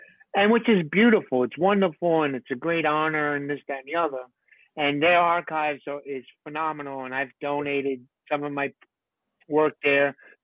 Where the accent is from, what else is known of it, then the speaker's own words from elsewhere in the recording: Bronx, New York, United States; growing up in the Bronx in the early 70s, there was music everywhere.